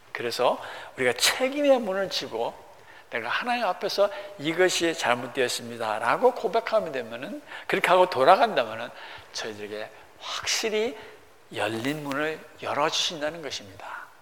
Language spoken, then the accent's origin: Korean; South Korea; 나도 한국 사람입니다. 나도 부족합니다.